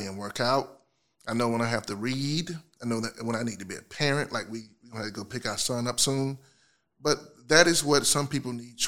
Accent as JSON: {"language": "English", "town": "Belvedere", "country": "United States", "tie": "born or raised there", "said": "I grew up in Belvedere, and I grew up and went down to that neighborhood park and played all day."}